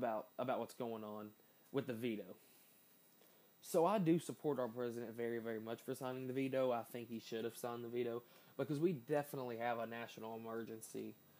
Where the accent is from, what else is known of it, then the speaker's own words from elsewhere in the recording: Kentucky, United States; because I'm from Kentucky and Rand Paul voted against the national emergency.